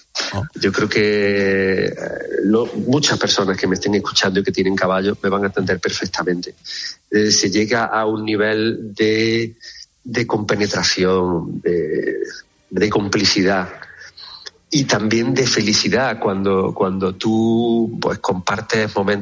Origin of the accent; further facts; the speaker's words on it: Bujalance, Andalusia, Spain; cuando yo estudiaba las avutardas en mi pueblo, en Bujalance, me decían los mayores que a lomos de un caballo esos animales se asustarían menos de mí.